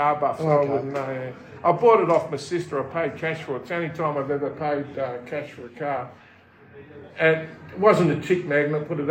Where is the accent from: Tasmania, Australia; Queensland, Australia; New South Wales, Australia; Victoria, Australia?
New South Wales, Australia; Bowral; I come from Barrel in the Southern Highlands, a town in Southern Highlands, New South Wales.